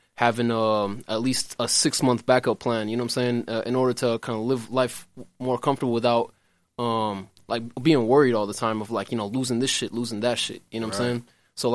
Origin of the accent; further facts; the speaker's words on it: Palestine; now in United States; Obviously, I'm from Palestine.